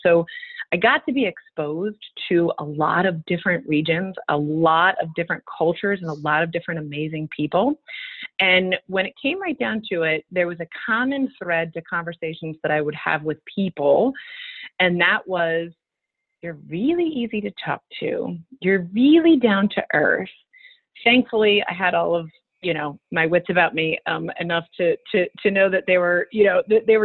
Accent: Pennsylvania, United States; So admittedly, I have never lived anywhere else. Born and raised here. … from Ide Town, if that means anything to you.

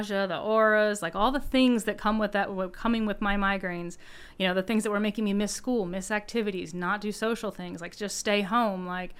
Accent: Pennsylvania, United States; I'm originally from southeastern Pennsylvania and from Chester County, so outside of Philadelphia. And born and lived there most of my life.

